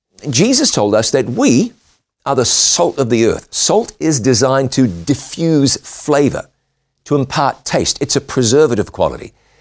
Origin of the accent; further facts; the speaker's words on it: New Zealand; I was in my home country of New Zealand with my son, with my family